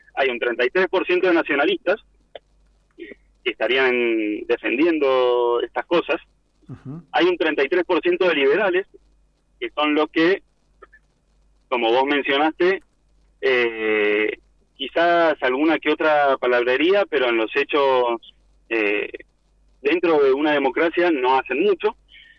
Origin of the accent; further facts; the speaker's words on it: Argentina; los mismos intereses que tenemos como pueblo argentino